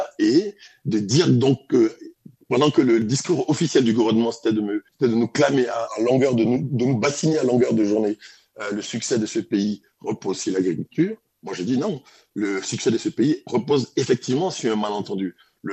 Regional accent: Côte d’Ivoire; En tant qu'ivoirien, en tant qu'auteur ivoirien, ce thème était évident en fait.

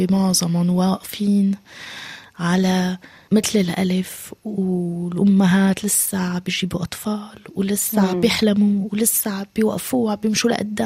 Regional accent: Syria; سورية جدا ومواطنة العالم جدا، طفلة جدا وعجوزة بنفس الوقت

